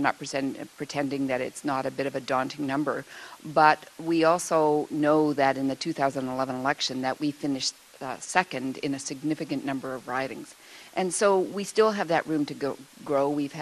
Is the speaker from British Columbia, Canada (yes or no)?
yes; British Columbia, Canada; but I'm from British Columbia